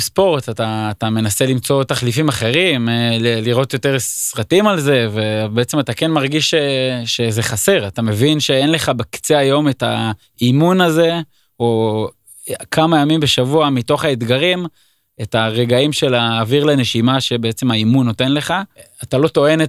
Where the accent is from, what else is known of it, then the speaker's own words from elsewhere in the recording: Haifa, Haifa District, Israel; born there; אני נולדתי בחיפה.